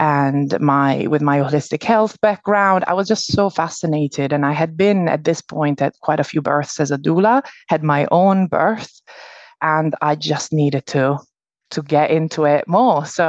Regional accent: Italy; English is a second language; moved away as an adult; also born or lived in San Diego, California; now in England; I work for myself in England on the South Coast. I am originally from Italy. So I born and grew up in Italy. And then I left and moved to San Diego, California, when I was 19.

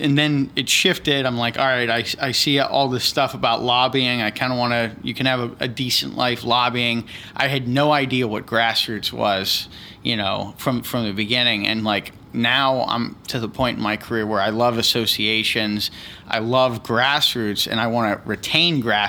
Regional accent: Erie, Pennsylvania, United States; So I grew up in Erie, Pennsylvania.

